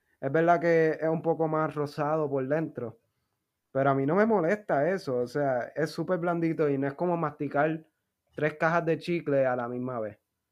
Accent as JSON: {"language": "Spanish", "country": "Puerto Rico", "said": "yo soy boricua, pues yo como arroz blanco, habichuelas por encima"}